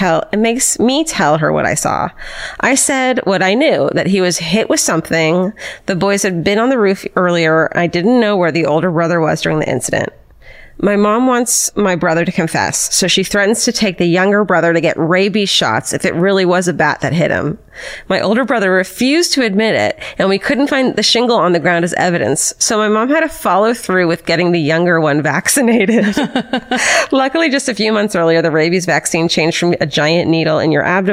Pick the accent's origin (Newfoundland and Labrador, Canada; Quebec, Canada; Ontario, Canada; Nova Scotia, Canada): Ontario, Canada; Toronto; I grew up in Toronto as the youngest of four siblings. When I was about 8, we moved into a new house with an antenna pole in the backyard.